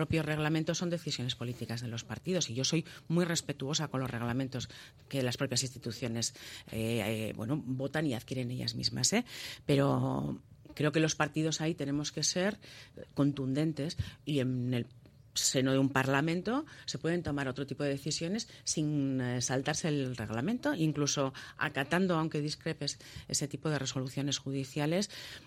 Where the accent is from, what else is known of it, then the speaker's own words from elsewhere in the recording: Basque Country, Spain; Somos vascos y vascas, y el euskera nos identifica como euskaldunes y también como pueblo